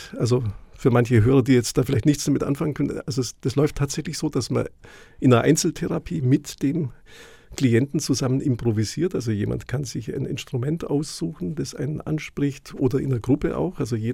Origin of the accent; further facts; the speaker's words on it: Memmingen, Bavaria, Germany; Ich komme aus Memmingen im Allgäu.